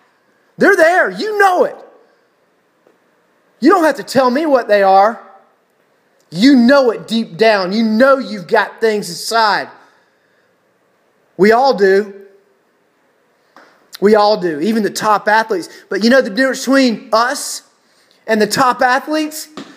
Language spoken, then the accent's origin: English; Georgia, United States; I'm from South Georgia. I don't know if I can imagine that. I've never been to Times Square.